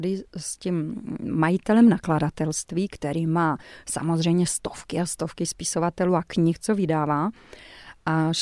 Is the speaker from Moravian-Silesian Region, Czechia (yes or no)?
no; Lisice, South Moravian Region, Czechia; also born or lived in Brno; já jsem vyrostla v Lisicích u Brna a třeba pak jsem vysokou školu studovala v Kloboukách u Brna